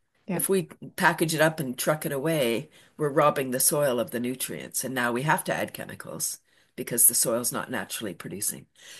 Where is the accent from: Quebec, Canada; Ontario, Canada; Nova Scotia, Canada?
Ontario, Canada; Toronto; I'm from Toronto, and I moved out of Toronto and bought my house in 93.